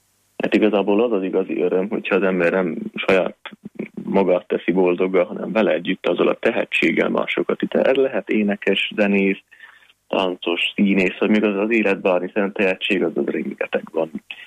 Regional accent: Székely Land, Romania; mindig nagyon büszkeséggel hirdetem azt, hogy én székely vagyok. Uh-huh. És büszke vagyok, hogy ott nőttem fel, és székelynek mondhatom magamat is.

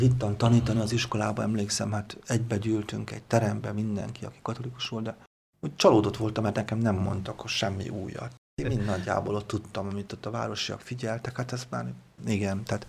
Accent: Tărian, Bihor, Romania; also born or lived in Oradea; Nagyváradon születtem, viszont a gyermekkorom vallásosságát Köröstarján határozta meg. Édesapám szülei Köröstarjánban éltek.

